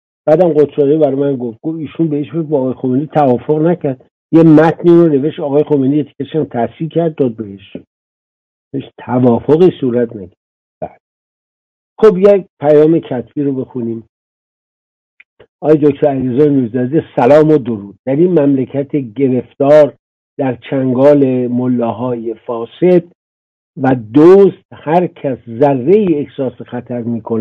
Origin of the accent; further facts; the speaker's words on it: Iran; به عنوان یک ایرانی